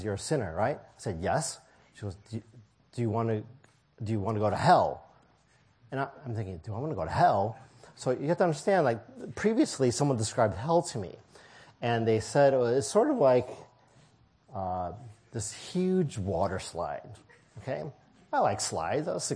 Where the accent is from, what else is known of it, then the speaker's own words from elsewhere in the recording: St. Louis, Missouri, United States; also born or lived in Kansas City; And so I was born in Kansas City, Missouri. My father and our family moved to St. Louis, Missouri when I was young